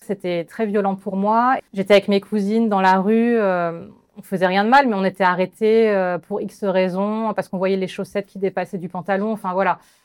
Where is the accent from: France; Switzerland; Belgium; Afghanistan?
France; quand je disais que j'étais d'origine iranienne, je sentais la terreur dans les yeux des gens qui me regardaient. Donc, au bout d'un moment, je ne le disais même plus. Je disais non, non, je suis française